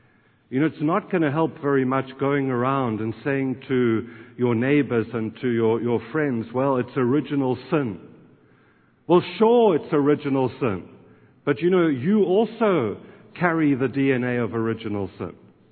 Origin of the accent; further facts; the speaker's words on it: South Africa; And I come from South Africa, as I told you yesterday